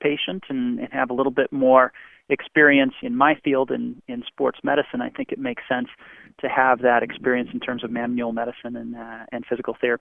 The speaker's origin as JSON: {"language": "English", "region": "Colorado", "country": "United States", "said": "I'm from Colorado originally, so I love the mountains."}